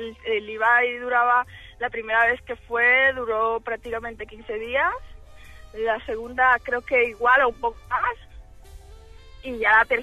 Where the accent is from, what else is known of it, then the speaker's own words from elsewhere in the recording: Dominican Republic; Hombre, soy dominicana, ¿eh?